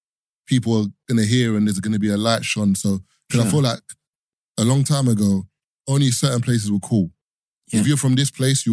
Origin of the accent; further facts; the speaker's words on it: London, United Kingdom; accent: Cockney; I'm from East London, bro. I'm Cockney in that.